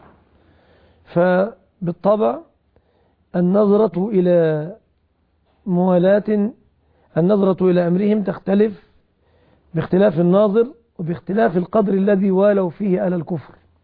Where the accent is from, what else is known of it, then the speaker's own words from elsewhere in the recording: Egypt; في بلادنا مصر